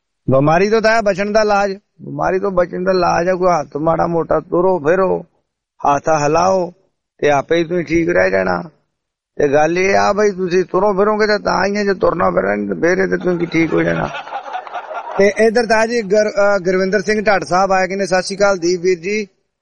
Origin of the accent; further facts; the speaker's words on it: Tashpur, Punjab, India; ਲੋਹੀਆਂ ਖਾਸ ਤੋਂ ਸੀਚੇਵਾਲ ਸਿੱਧਾ ਹੀ ਤੇ ਰਾਜ ਸਾਡਾ ਪਿੰਡ ਤਾਸ਼ਪੁਰ ਆਉਣਾ ਵਾ